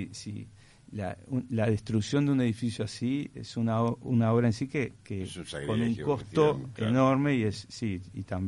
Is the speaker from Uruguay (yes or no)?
yes; Uruguay; como uruguayos podemos